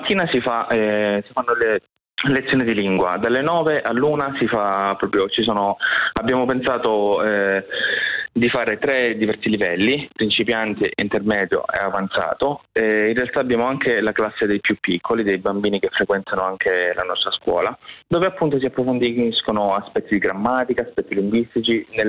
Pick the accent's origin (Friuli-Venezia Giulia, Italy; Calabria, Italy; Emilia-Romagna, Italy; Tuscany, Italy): Calabria, Italy; la forma dialettale, insomma, dei nostri luoghi, il nostro dialetto calabrese fondamentalmente